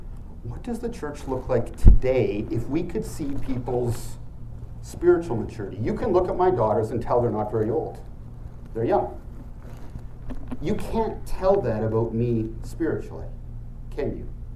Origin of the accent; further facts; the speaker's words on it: Canada; My experience in the West, Canada, I'm Canadian, in the US, Western Europe, we travel there